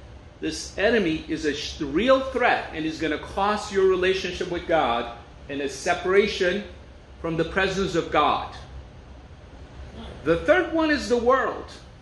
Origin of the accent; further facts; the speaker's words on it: Turkey; I was born in Turkey, as you guys know.